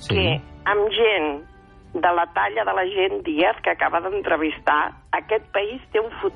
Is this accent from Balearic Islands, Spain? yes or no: no; Sant Feliu, Catalonia, Spain; jo sóc de Sant Feliu, això és molt gros, eh?